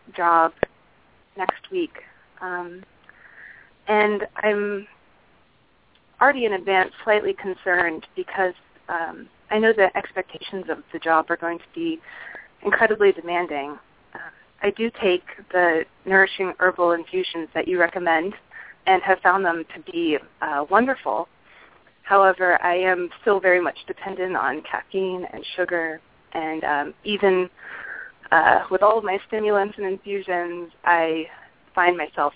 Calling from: Chicago, Illinois, United States; I'm calling from Chicago.

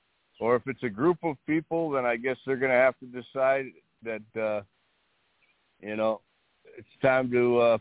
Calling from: Hawaii, United States; Well, right now I'm in Hawaii.

